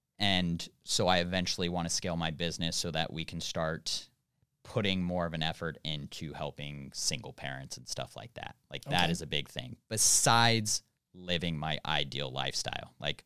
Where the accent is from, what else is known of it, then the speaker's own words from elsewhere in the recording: North Carolina, United States; also born or lived in Reno, Nevada; Yeah, Reno, Nevada till I was about 7 years old, and then for the most part grew up in North Carolina.